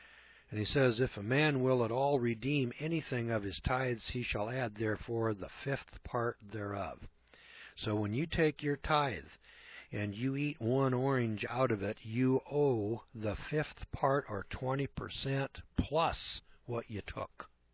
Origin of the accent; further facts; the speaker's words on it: Scotland, United Kingdom; I'm a Scotsman